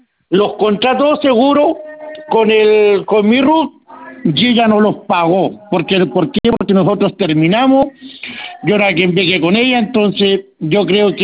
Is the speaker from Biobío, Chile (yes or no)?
yes; Talcahuano, Biobío, Chile; yo soy de Talcahuano.